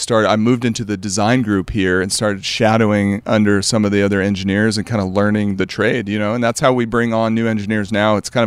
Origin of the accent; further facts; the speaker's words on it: Globe, Arizona, United States; So I grew up in Arizona.